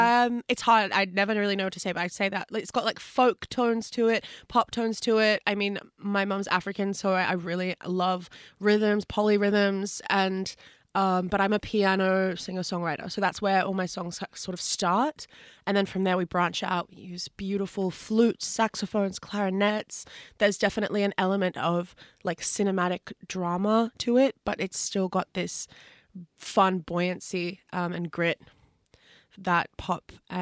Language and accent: English; Australia; even though I grew up here in Australia, I ended up playing kind of like him.